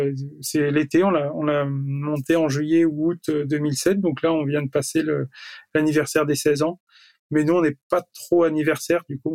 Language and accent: French; L'Isle-d'Abeau, Auvergne-Rhône-Alpes, France; on est lyonnais, effectivement. Mais à la base, on n'était pas de Lyon même. Je te disais qu'on habitait à la campagne. On vient de l'île d'Abo, donc dans le Nord Isère, un espèce de désert culturel coincé entre Lyon et Grenoble.